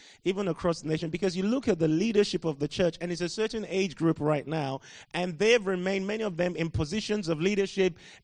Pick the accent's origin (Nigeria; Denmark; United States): Nigeria; also born or lived in Liberia; I grew up mostly in Nigeria, left when I was 17, came to the UK in 2001.